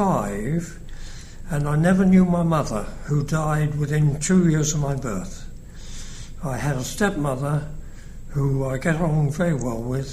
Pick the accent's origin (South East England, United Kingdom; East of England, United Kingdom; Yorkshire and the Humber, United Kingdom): South East England, United Kingdom; Brighton; also born or lived in Gibraltar / Nepal; Yes, and I was brought up in Brighton, and I still live in Brighton now.